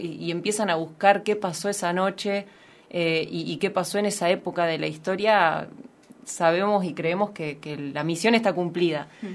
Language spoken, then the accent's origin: Spanish; La Plata, Buenos Aires Province, Argentina; born there; yo nací en La Plata, mi papá es de allá